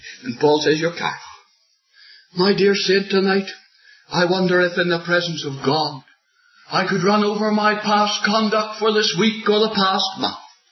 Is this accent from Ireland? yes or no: yes; Ireland; Somebody comes up to me as an Irishman and gives me a punch on the nose. Well, as an Irishman, my immediate reaction would be to get this jacket off as quick as I could.